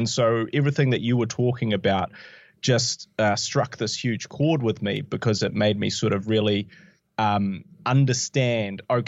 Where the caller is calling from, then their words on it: New Zealand; New Zealand. Yeah, New Zealand.